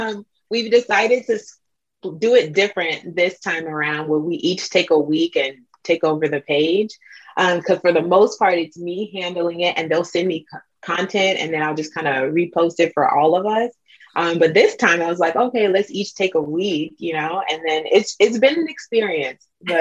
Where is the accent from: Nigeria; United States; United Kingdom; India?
Nigeria; I'm Nigerian.